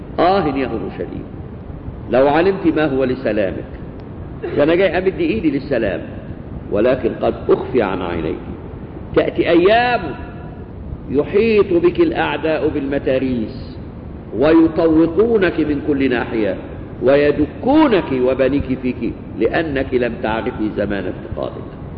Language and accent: Arabic; Egypt; زينا احنا كمصريين واليونان والرومان والإنجليز